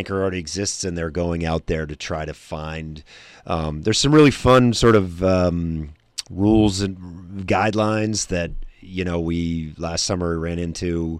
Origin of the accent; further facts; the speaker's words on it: Philadelphia, Pennsylvania, United States; I grew up in Philadelphia, where like classic rock is just everywhere.